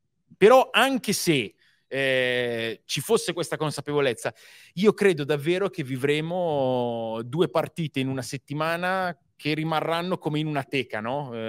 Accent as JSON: {"language": "Italian", "town": "Pavia", "region": "Lombardy", "country": "Italy", "said": "non lo so, ma sono di Pavia, insomma, è più o meno la stessa cosa"}